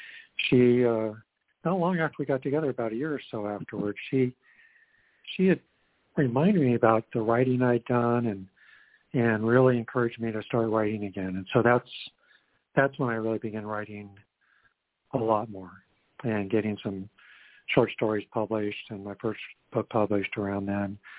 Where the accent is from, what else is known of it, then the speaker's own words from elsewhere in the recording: Redding, California, United States; now in Santa Cruz, United States; And I grew up in Redding, which is a small town in Northern California, which is mostly with a lumber mill